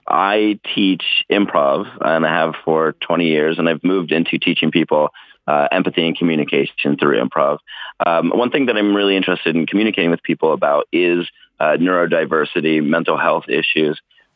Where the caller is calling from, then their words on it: Oakland, California, United States; I'm calling from Oakland, California.